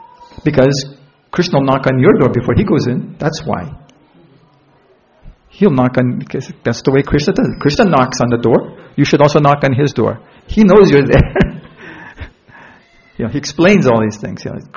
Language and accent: English; Canada; And I just said I was from Canada.